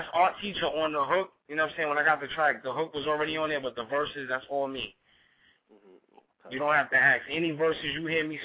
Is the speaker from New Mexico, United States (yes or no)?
no; New York City, New York, United States; I'm in New York, my hometown.